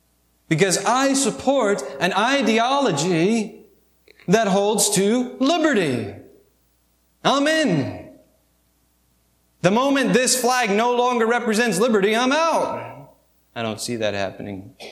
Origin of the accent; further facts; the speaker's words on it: United States; that's why we say, I'm an American, I uphold liberty